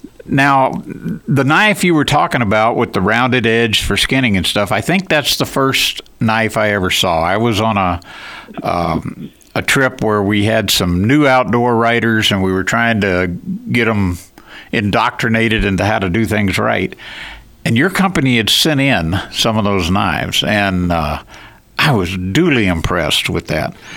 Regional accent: Houston, Texas, United States; now in Nebraska, United States; I grew up in Houston, and then came to Nebraska to play football out of college and liked the area and stayed.

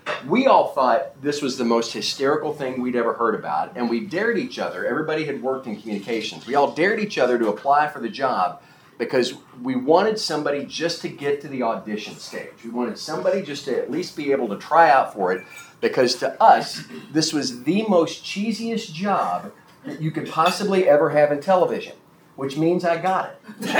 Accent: Louisville, Kentucky, United States; I grew up in Louisville, went to Pleasure Ridge Park High School

